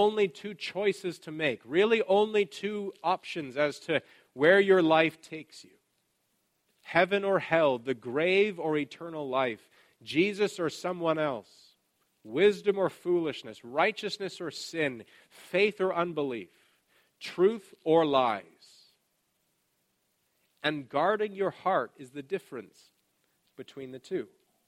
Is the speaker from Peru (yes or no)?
no; Canada; I'm a Canadian, I got to be careful saying this